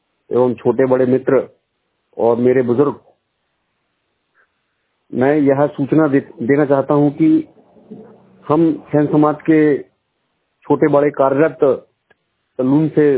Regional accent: Guraiya, Madhya Pradesh, India; ग्राम गुरैया जिला छिंदवाड़ा मध्य प्रदेश का निवासी हूँ।

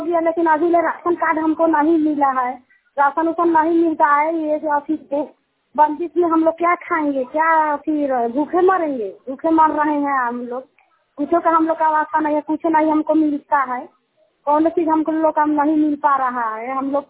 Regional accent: Kharauna, India; मैं खरौना पंचायत के रहने वाली हूँ।

